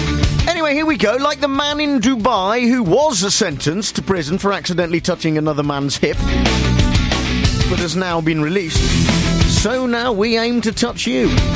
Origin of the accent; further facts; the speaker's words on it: Nuneaton, West Midlands, United Kingdom; And Nuneaton is where I'm from. I am from Nuneaton. I grew up in Nuneaton, in Warwickshire.